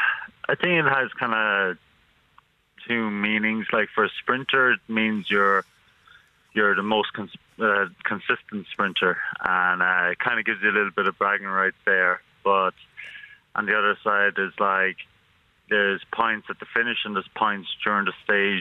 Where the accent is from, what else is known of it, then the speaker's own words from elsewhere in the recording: Carrick-on-Suir, Munster, Ireland; Crihana and Carrick, and then went to Cumber College in Carrick also. So I grew up in Ireland, and both my parents are Irish as well. So I'm fully Irish